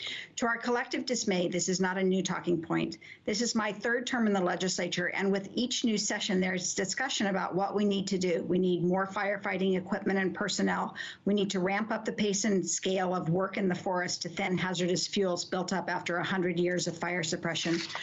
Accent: Ashland, Oregon, United States; My hometown, Ashland, is 9th.

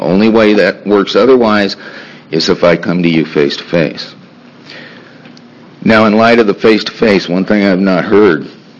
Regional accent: Sheridan, Wyoming, United States; I'm from Sheridan.

